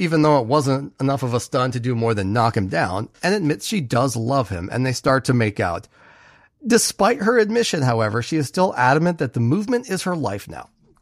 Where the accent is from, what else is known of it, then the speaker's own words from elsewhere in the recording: United States; I mean, as an American, I am entirely on board with that.